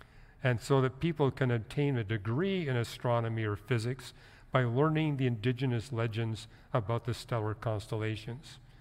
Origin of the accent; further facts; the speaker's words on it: Vancouver, British Columbia, Canada; Growing up in Canada in the 1950s, they noticed that the hard sciences were dominated by people from wealthy homes. And I grew up in a really poor family in the slums of Vancouver.